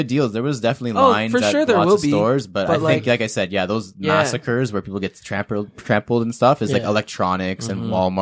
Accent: Canada; as a Canadian

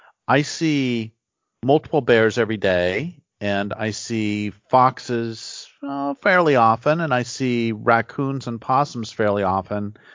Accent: Colorado, United States; You know, honestly, okay, so when I was a kid, I grew up in Colorado, and I remember seeing a bobcat at night.

